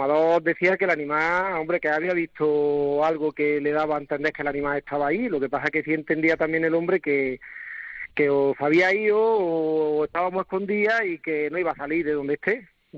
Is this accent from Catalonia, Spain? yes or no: no; Venta de Huelma, Andalusia, Spain; yo soy nacido y criado aquí en Venta de Huelma, yo a estos señores los conozco desde que he nacido.